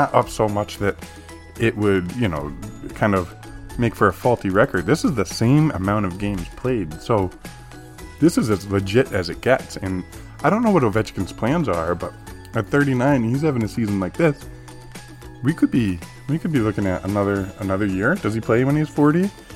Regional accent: Massachusetts, United States; Growing up in Massachusetts, the Bruins are huge.

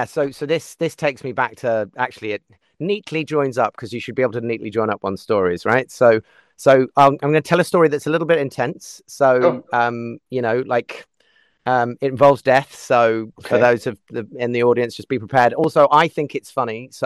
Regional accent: United Kingdom; but we're British. We laugh at these things.

